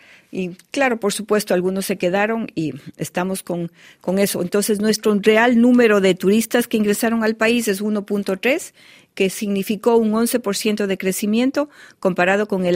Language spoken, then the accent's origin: Spanish; Ecuador; estamos conscientes como gobierno y como ciudadanos ecuatorianos de que las Islas Galápagos no son nuestras